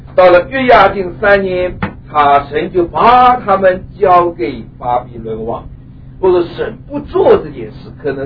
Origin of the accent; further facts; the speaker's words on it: China; 我们中国人一句话叫千夫所指啊